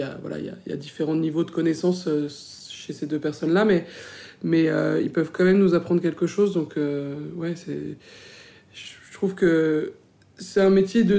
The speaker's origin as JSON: {"language": "French", "town": "Paris", "region": "Île-de-France", "country": "France", "said": "je suis une vraie Parisienne, une vraie de vraie, comme il y en a, ça existe. Je trouve ça chouette aussi d'être une citadine"}